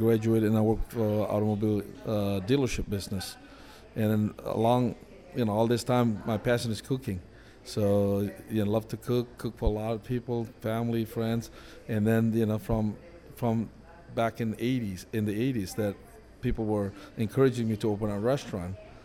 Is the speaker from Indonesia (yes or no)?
yes; Bali, Indonesia; English is a second language; moved away as an adult; now in United States; I'm from Indonesia. I was born in Bali. My age, I'm 56.